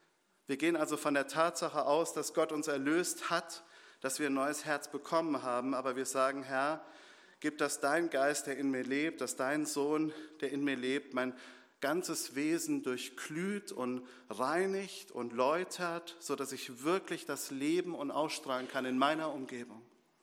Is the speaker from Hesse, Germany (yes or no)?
yes; Hesse, Germany; Es ist nicht so, dass die Hessen besonders hart und stur sind. Ich komme selbst aus Dringenstein, ich weiß das.